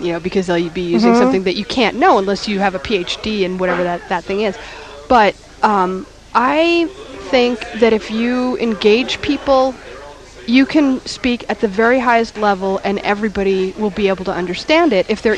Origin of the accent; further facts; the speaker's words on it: Poughkeepsie, New York, United States; I am from Poughkeepsie, New York, and I listened to Top 40 AM radio until I was in high school.